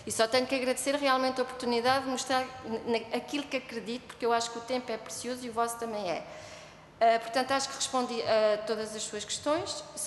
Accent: Coimbra, Portugal; portanto, eu sou natural de Coimbra.

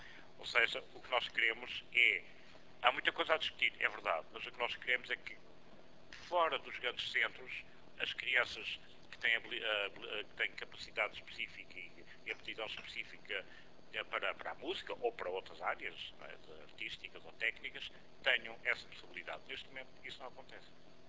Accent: Azores, Portugal; Eu sou açoriano.

